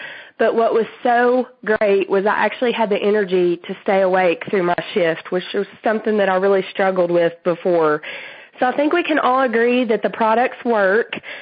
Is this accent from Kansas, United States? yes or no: no; Maryville, Tennessee, United States; I'm from Maryville, Tennessee.